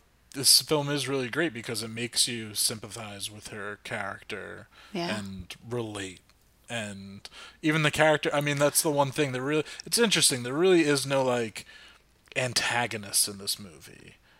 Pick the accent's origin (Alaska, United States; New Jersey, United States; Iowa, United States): New Jersey, United States; I'm Irish, German, Italian, you know, so white boy from New Jersey, from North Jersey.